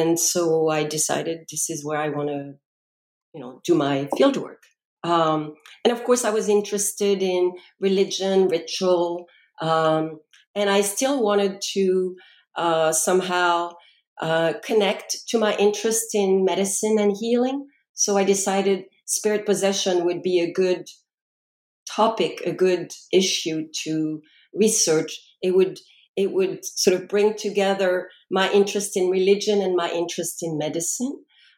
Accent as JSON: {"language": "English", "country": "France", "tie": "born or raised there", "second_language": "English", "moved": "as an adult", "lives_now": "United States", "said": "I was born and raised in France"}